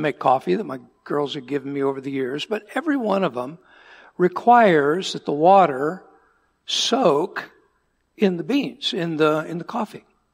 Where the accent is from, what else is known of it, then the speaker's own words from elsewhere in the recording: Arizona, United States; also born or lived in Wisconsin; I hail from Arizona, and so the weather is just delightful.